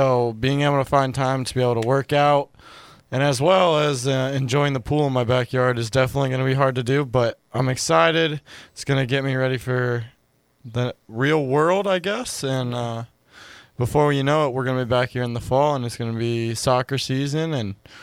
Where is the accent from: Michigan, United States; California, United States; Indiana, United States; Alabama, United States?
Indiana, United States; Anderson; for my hometown